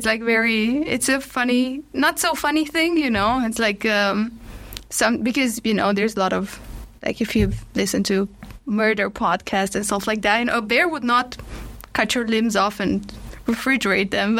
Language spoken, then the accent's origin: English; Romania; I mean, I come from Romania, so I did that.